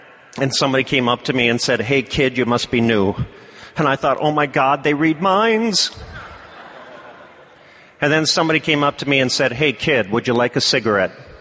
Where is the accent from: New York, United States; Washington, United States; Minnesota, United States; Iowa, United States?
Minnesota, United States; St. Cloud; It's the summer of 1978, and I'm partying at a place in St. Cloud, Minnesota, my hometown.